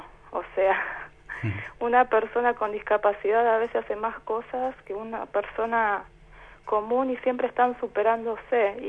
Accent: Morón, Buenos Aires Province, Argentina; Yo soy de Morón, de Buenos Aires

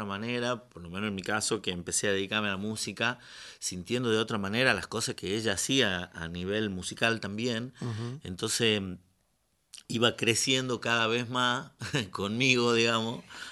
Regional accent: Argentina; lo referencia a uno como argentino

